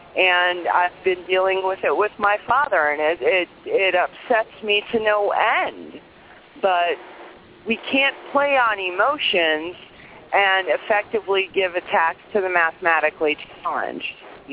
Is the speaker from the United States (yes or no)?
yes; United States; And I love our country. I'm so American that it just flat out hurts what's happening to it.